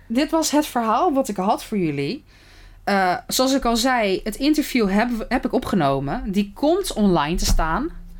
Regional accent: Netherlands; En ik kom wel helemaal uit Nederland.

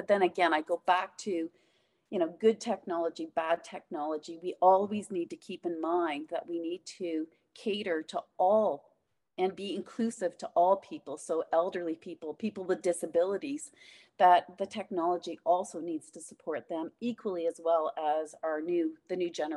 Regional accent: Campbellford, Ontario, Canada; I was raised again in Campbellford, Ontario. Like, our population was 3,500 people, and that was counting all the outskirts of all the country kids that got bused in.

